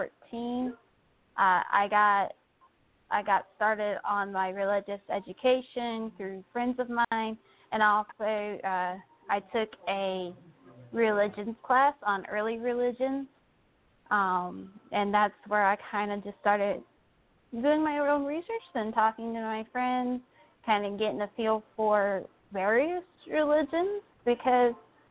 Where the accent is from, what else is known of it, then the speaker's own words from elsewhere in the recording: Virginia, United States; I was raised in the Baptist church. My parents and step parents are Baptists, and I grew up in a small congregation because I was raised between Williamsburg and Colonial Heights